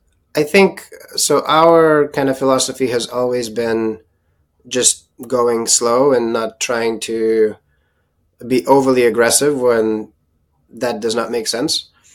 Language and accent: English; Ann Arbor, Michigan, United States; I'm from Ann Arbor, Michigan.